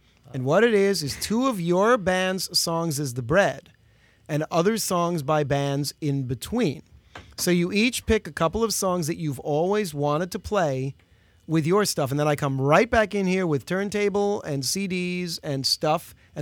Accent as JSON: {"language": "English", "region": "New York", "country": "United States", "said": "See, I'm from New York. I know pizza."}